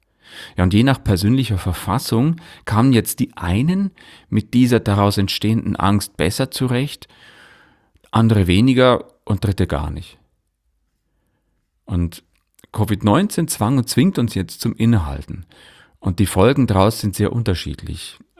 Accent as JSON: {"language": "German", "town": "Leuchtenberg", "region": "Bavaria", "country": "Germany", "tie": "born or raised there", "said": "in meinem Heimatdorf, in Leuchtenberg, so heißt"}